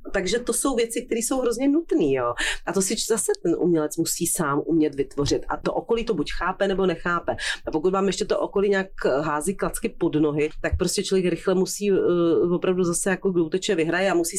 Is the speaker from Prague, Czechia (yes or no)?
no; Kroměříž, Zlín Region, Czechia; jak jsem se narodila v Kroměříži a vyrůstala jsem v úplně v obyčejné rodině